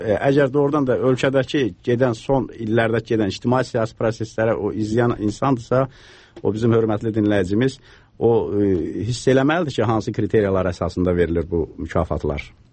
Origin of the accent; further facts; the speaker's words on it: Shamakhi, Shamakhi District, Azerbaijan; mən əslən Şamaxdanam